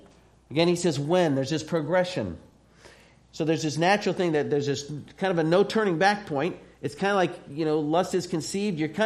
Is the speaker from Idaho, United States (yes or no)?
no; Arizona, United States; I grew up in Arizona. I didn't really learn how to fish.